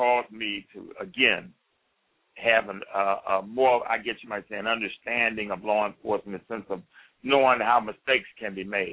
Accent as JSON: {"language": "English", "town": "Washington", "region": "District of Columbia", "country": "United States", "tie": "born or raised there", "said": "I was born here in Washington, D.C. I came up during the Civil Rights Movement, so I had an opportunity to understand a little bit of the racial tensions in America and how that affected me. Grew up in a big family, 10 of us."}